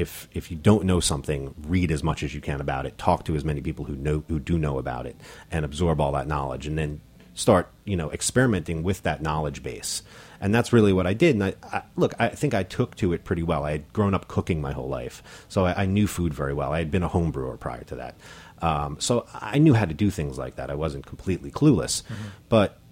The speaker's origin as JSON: {"language": "English", "region": "New Jersey", "country": "United States", "tie": "born or raised there", "said": "I grew up in North Jersey. My family's from the Bronx."}